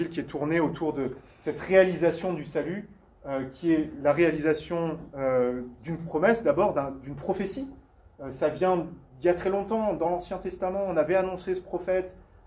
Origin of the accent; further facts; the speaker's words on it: France; je pense, en tant que Français